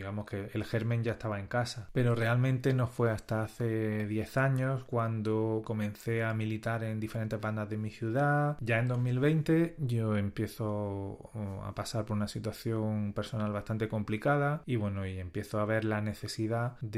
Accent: Almería, Andalusia, Spain; vengo de Almería

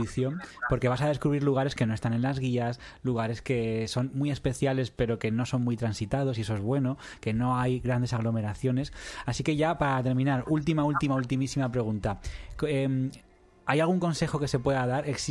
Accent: Madrid, Community of Madrid, Spain; Pues yo vengo de Madrid.

